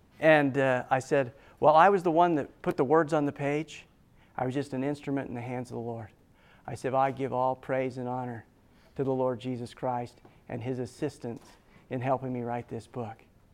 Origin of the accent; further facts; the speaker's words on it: Rigby, Idaho, United States; I'm from Rigby, Idaho, the birthplace of television.